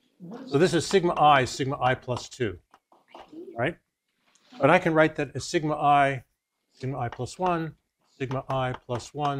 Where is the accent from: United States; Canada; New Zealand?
Canada; because I'm a Canadian citizen.